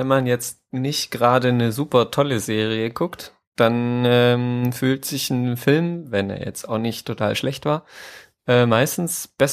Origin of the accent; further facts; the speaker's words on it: Swabia, Germany; Das ist nämlich ein schwäbischer Film und der spielt in einem Ort, der 10 Kilometer entfernt ist von da, wo ich aufgewachsen bin.